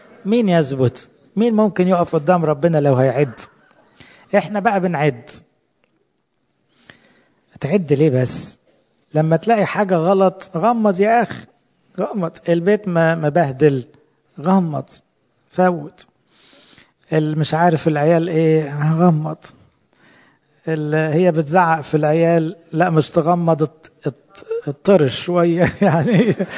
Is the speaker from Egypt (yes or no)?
yes; Upper Egypt, Egypt; أنا صعيدي على فكرة، بس ده ما يتعارضش